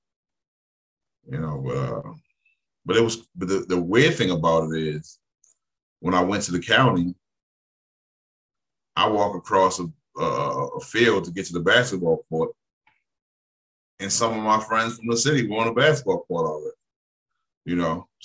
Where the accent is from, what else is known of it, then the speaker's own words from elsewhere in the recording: Baltimore, Maryland, United States; So I was born in Liberty Heights, Gwin Oak area. That's like my backyard was Lincoln Park and Gwin's Falls Trails.